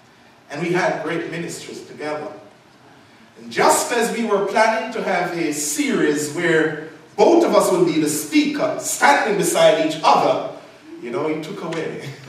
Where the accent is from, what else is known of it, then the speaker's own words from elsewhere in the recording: Jamaica; I'm from the Sunshine Island of Jamaica.